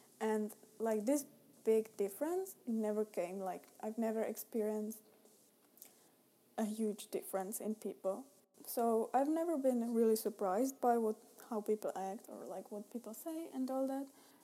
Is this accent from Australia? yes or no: no; Prague, Czechia; So if I tell them I am from Prague, they would most probably understand more than when I tell them I'm from Czech Republic.